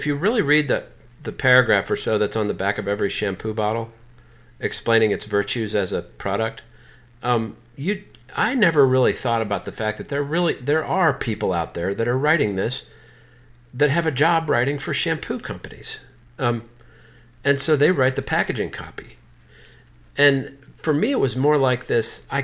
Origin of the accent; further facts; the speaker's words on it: Texas, United States; I'm from Texas.